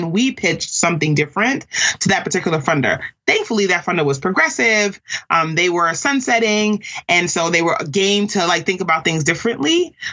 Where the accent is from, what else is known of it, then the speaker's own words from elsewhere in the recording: New York City, New York, United States; I grew up in New York City, in Queens, as it were, okay?